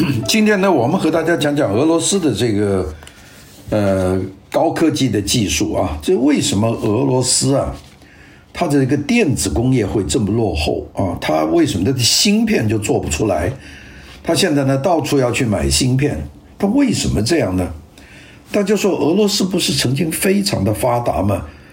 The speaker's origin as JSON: {"language": "Chinese", "country": "China", "said": "我们中国人讲的轻舟已过万重山"}